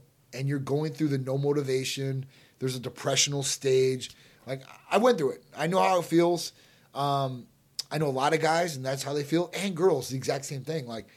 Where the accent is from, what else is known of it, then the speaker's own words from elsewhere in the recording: Chicago, Illinois, United States; And I'm from the Midwest. I'm from Chicago originally.